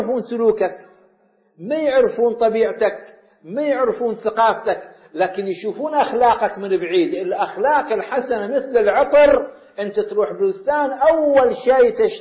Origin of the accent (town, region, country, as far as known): Iraq